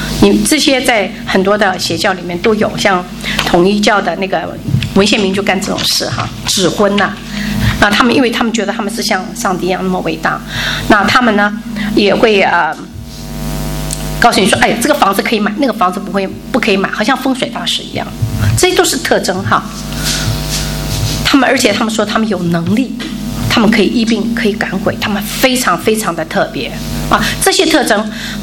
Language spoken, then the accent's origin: Chinese; Taiwan; 我在台湾，我是从台湾来的哈，